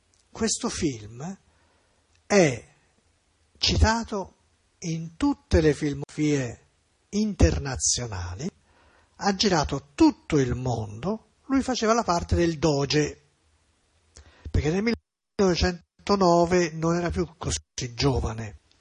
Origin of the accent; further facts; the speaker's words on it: Florence, Tuscany, Italy; io fiorentino però